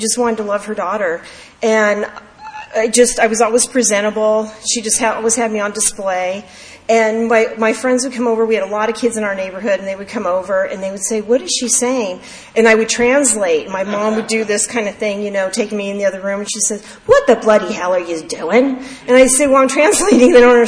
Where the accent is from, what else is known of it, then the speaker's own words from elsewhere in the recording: Venice, California, United States; I grew up down in Venice with my mom, and it was just the two of us, and she was Scottish, she was from Glasgow